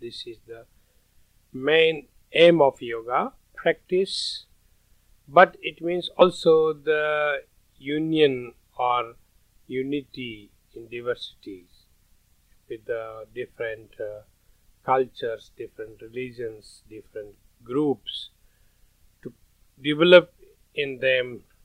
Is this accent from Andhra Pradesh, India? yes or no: no; Rajasthan, India; English is a second language; now in Vienna, Austria; I'm coming from India, Rajasthan